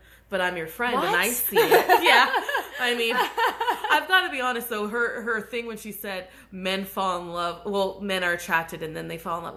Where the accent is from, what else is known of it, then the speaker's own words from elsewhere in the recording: United States; And I thought, oh, I'm American.